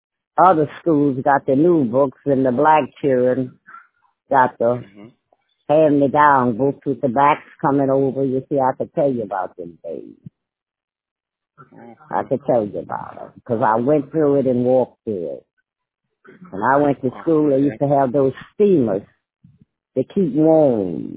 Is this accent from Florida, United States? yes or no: yes; Florida, United States; He was a truck driver, hard working fellow, took care of his family. I came from Florida.